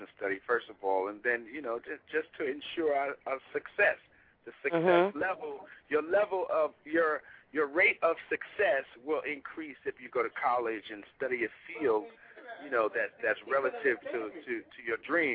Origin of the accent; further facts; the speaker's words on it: New York City, New York, United States; being born and raised in Harlem, New York, and, you know, having a tough childhood coming up in Harlem in the ghetto and just, you know, trying to survive.